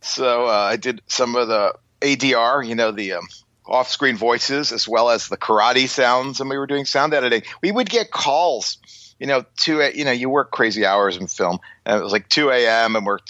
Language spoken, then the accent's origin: English; Long Island, New York, United States; Growing up in Long Island on the South Shore